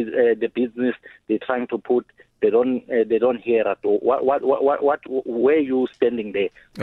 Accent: South Africa; us as a South African

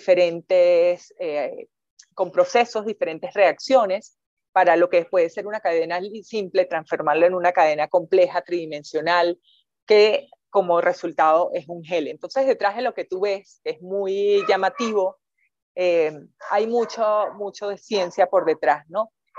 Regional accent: Venezuela; moved away as an adult; now in Colombia; pues soy venezolana. Llegué a Colombia hace un poco más de 5 años y comencé a trabajar en Colombia.

